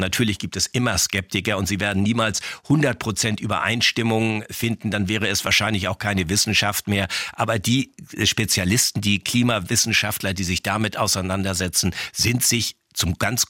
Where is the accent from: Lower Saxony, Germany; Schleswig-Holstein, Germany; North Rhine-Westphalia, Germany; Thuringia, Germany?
Schleswig-Holstein, Germany; Das hat unmittelbare Auswirkungen beispielsweise auf Schleswig-Holstein, wo ich herkomme, auf andere europäische Nationen.